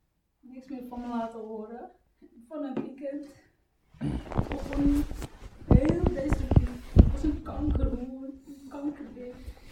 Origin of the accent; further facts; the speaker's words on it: Costa Rica; En ik kom uit Costa Rica. Dit is mijn Costa Rica.